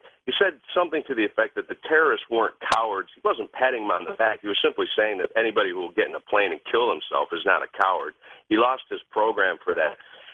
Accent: United States; As an American, as soon as I heard that, I knew we were in big trouble.

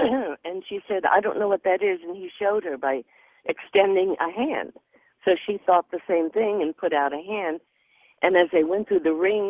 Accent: New York, United States; I'm from New York originally

